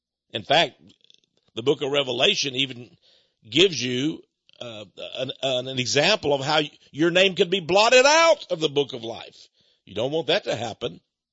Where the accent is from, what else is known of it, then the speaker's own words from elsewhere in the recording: Fred, Texas, United States; But anyway, I come from Fred, Texas.